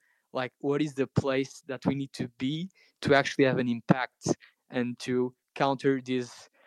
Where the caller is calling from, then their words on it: Portugal; English is a second language; I'm from Portugal. Here in Portugal, the situation is kind of terrible too.